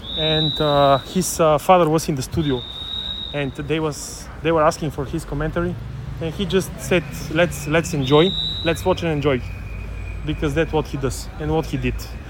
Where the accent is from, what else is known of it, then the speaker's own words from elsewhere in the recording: Bulgaria; I'm from Bulgaria. I'm 31. I came for the game.